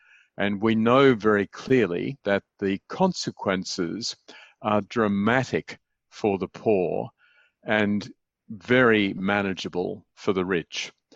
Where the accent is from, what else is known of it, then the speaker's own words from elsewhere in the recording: Australia; I am an Australian citizen, although I haven't lived in Australia for all too long.